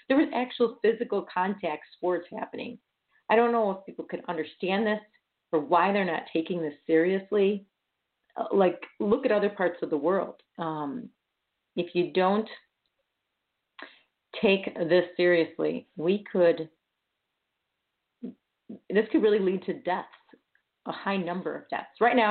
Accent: Chicago, Illinois, United States; But you know, people love the Chicago Lakefront. I'm born and raised in Chicago.

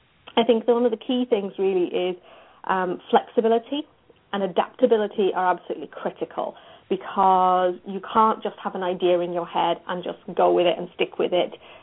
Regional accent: England, United Kingdom; I grew up in England, my background is of an Indian Muslim home.

